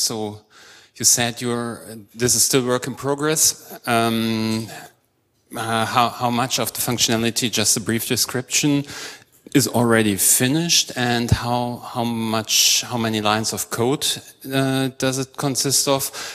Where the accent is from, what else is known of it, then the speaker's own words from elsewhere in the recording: North Rhine-Westphalia, Germany; from Germany and actually from Nordrhein-Westfalen, from North Rhine-Westphalia.